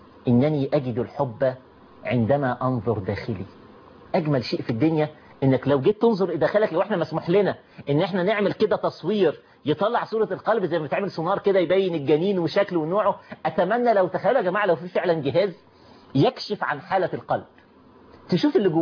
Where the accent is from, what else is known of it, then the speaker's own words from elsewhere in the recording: Egypt; موجودة في قلوبنا كمصريين أو كعرب